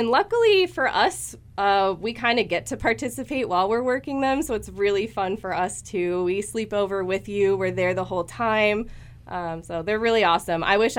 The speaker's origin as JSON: {"language": "English", "town": "Bend", "region": "Oregon", "country": "United States", "said": "Yeah, I'm from Bend, Oregon."}